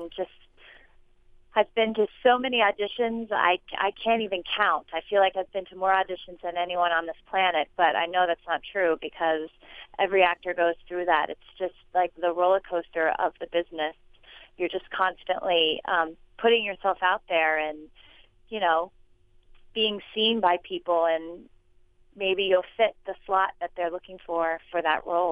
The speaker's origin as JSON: {"language": "English", "town": "Cincinnati", "region": "Ohio", "country": "United States", "tie": "born or raised there", "lives_now": "New York, United States", "said": "Originally, I'm from Cincinnati, Ohio, Midwest girl, born and raised."}